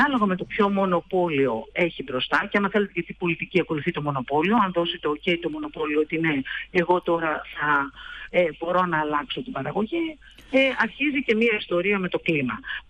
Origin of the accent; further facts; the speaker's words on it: Thessaloniki, Central Macedonia, Greece; τα φιλιά μου στη Θεσσαλονίκη, είναι η πατρίδα μου.